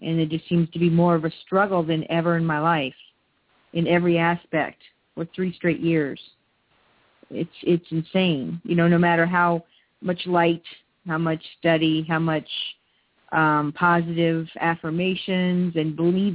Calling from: Louisiana, United States; from Louisiana.

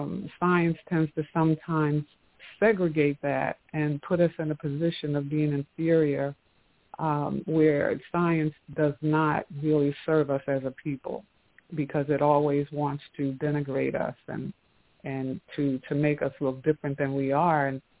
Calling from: Atlanta, Georgia, United States; I'm calling from Atlanta.

